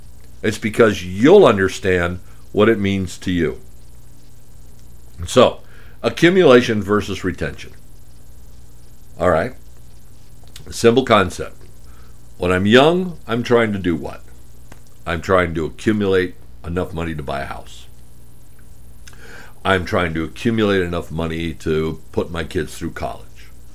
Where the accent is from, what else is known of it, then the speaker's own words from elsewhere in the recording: Arizona, United States; I grew up in Arizona, which was the copper state.